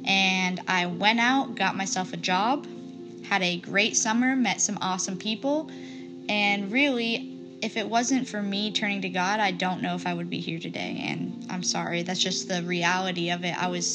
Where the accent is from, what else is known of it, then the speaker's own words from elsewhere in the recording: Winter Haven, Florida, United States; Now, I'm originally from Winter Haven, Florida, a small town about 40 minutes outside of Orlando.